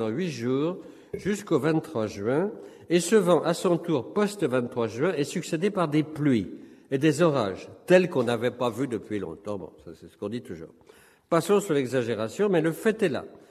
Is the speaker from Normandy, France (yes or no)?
yes; Normandy, France; Je suis normand et je revois tous les étés chez mes parents, c'était la même chose.